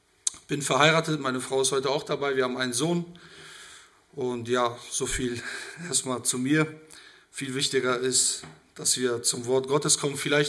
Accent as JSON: {"language": "German", "town": "Soltau", "region": "Lower Saxony", "country": "Germany", "said": "Wir kommen aus Soltau."}